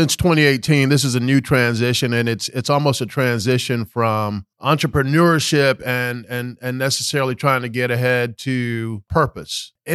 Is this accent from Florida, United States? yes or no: yes; Orlando, Florida, United States; also born or lived in Panama; So originally born in Panama, when we moved to America, we moved here to Orlando. So I grew up here in Orlando, Florida, attended public school here, participated in sports.